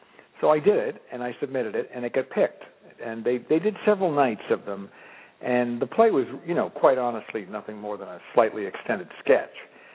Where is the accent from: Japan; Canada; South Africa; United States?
United States; Massachusetts; I'm from Massachusetts. I'm very East Coast. So it was like I had no desire to move to California.